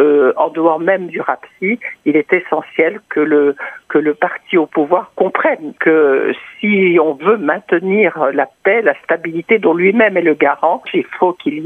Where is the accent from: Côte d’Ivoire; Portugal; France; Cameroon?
Côte d’Ivoire; Nous sommes des Ivoiriens, nous ne voulons pas que la Côte d'Ivoire brûle